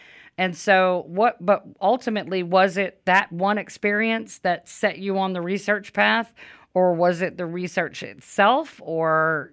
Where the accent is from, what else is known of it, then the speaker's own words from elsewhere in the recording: Louisiana, United States; Now, Louisiana is my home state